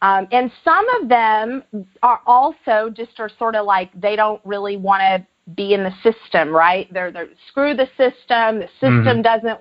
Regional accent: Midwest, United States; I'm from the Midwest, by the way.

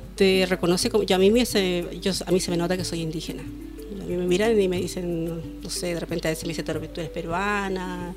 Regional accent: Arica, Arica y Parinacota, Chile; 51 años, soy aymara, provengo de Arica, de la ciudad de Arica, del Valle de Azapa.

